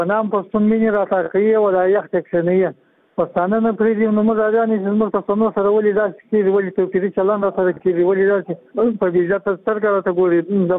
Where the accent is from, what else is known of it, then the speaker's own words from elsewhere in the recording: Kandahar, Afghanistan; now in Mazar-i-Sharif, Afghanistan; د مزار شریف د ښارو څخه خبره کوم. زه د کندهار اوسېدونکی یم.